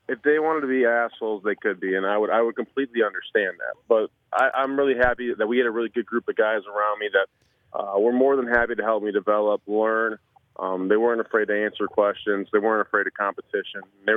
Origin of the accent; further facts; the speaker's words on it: Kewaunee, Wisconsin, United States; And, you know, I'm from Kewaunee, so, like, I used to leave my keys in the ignition in my car in high